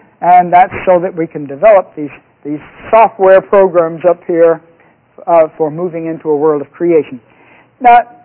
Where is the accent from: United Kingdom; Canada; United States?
United States; Southern United States; I'm from the South.